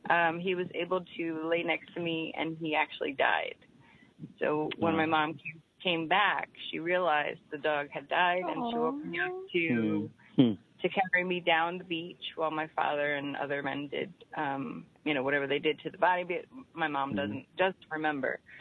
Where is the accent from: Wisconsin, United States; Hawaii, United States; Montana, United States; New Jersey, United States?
New Jersey, United States; just growing up in North Jersey and with a more Italian customs, I'm very calm and slower moving than most people from New Jersey.